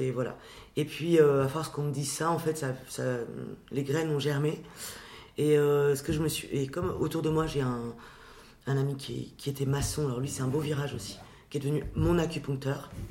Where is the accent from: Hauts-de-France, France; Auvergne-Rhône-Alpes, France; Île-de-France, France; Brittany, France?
Brittany, France; comme moi je suis bretonne, je sais qu'en Bretagne, il y a des chantiers navals.